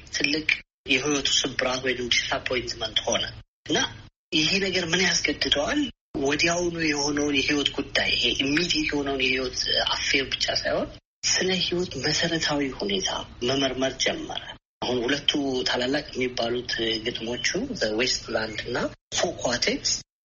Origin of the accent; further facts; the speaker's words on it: Ancharo, Amhara, Ethiopia; እኔም በልጅነቴ የአንቻሮ በምትባል ተራራማ አካባቢ ነው ያደግኩት።